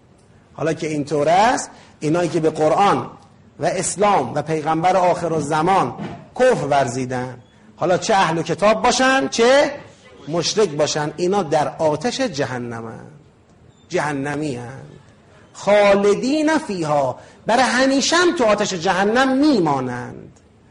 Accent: Iran; گفتم اینجوری از ایران اومدم.

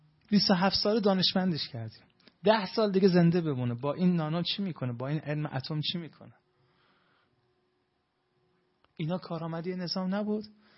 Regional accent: Iran; من ایرانیم، این بزرگا تو کشورم

